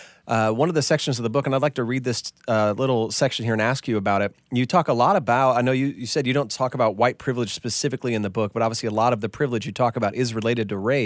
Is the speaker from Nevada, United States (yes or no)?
no; Edenton, North Carolina, United States; also born or lived in Connecticut; missed Edenton, now that we lived in Connecticut, I was beginning to understand why my new friends saw my hometown as racist.